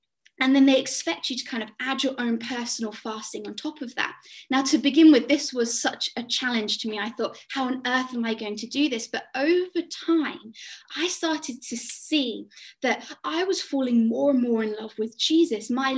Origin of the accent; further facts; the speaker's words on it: South West England, United Kingdom; moved away; I grew up in Dorset on the south, on the coast, and so it was a very different kind of transition across.